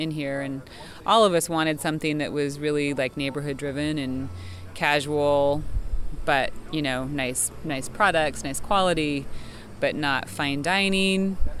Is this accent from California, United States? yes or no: no; Wyoming, United States; Growing up in Wyoming, trout is like the salmon of Wyoming.